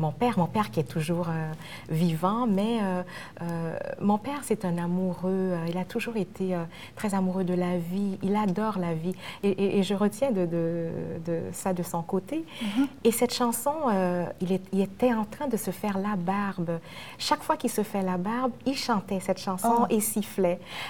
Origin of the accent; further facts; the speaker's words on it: Haiti; en tant que haïtienne